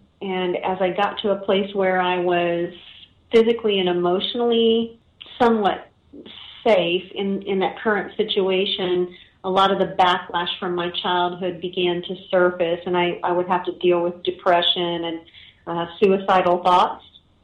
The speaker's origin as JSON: {"language": "English", "town": "Midway Island", "country": "U.S. Outlying Islands", "tie": "born there", "said": "I was born on Midway Island out in the middle of the Pacific Ocean. My dad was in the Navy, and his wife, my mother, decided to go with him into the middle of the Pacific while she was pregnant with me."}